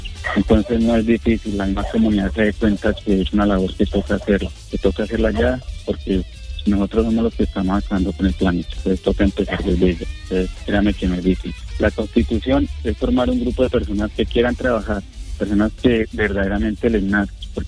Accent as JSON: {"language": "Spanish", "region": "Bogotá", "country": "Colombia", "lives_now": "La Macarena, Colombia", "said": "yo no soy de acá de Macarena, yo soy de Bogotá. Yo llegué aquí en la zona de extensión"}